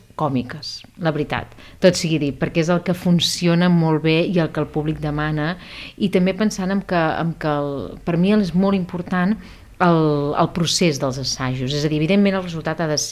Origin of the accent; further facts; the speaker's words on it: Hostalets de Balenyà, Catalonia, Spain; Clar, jo sóc d'Hostalets de Balenyà, aquest és el meu poble, jo sóc és un poble al costat de Vic. Llavors jo tenia, potser 24 anys, una cosa així, 23, 24 anys